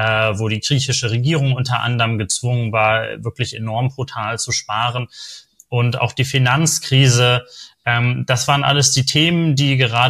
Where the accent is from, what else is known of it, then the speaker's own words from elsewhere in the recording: Bremen, Germany; wenn ich in meiner Heimatstadt Bremen ein Projekt gegen Antirassismus organisieren wollte